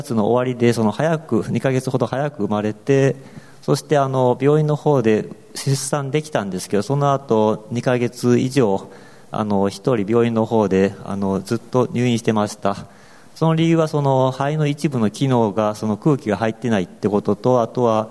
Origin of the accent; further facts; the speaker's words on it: Finland; Japanese is a second language; now in Japan; フィンランドから来た宣教師です。